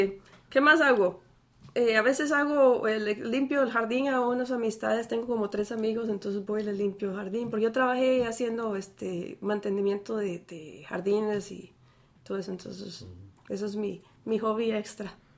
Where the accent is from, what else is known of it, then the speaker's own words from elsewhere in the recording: San José, Costa Rica; moved away; llegué de Costa Rica hace muchos años. ¿San José? Sí, de San José.